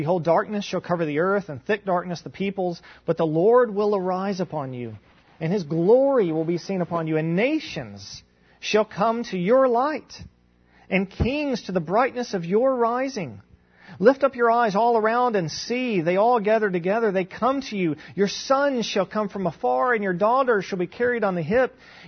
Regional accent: Kentucky, United States; I'm from Kentucky. So this is why this is coming to mind, right?

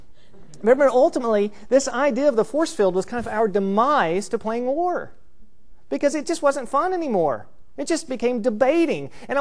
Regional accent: Fancy Farm, Kentucky, United States; But we grew up in Fancy Farm, Kentucky, and my mom soon became, in that neighborhood, the community babysitter.

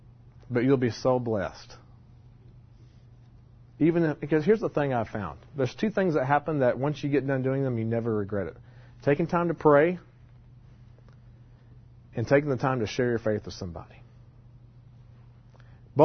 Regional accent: Indiana, United States; I'm from Indiana, so there's certain things that attract me and get me fired up that most average people don't like.

